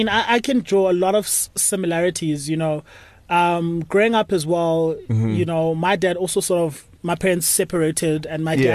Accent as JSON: {"language": "English", "town": "Cape Town", "region": "Western Cape", "country": "South Africa", "tie": "born or raised there", "said": "I was born in Cape Town and we grew up in Langa Township. Okay. You know, and when I was young, I think I was like grade 5 when I left Langa Township to go live in a white area, which is Constantia."}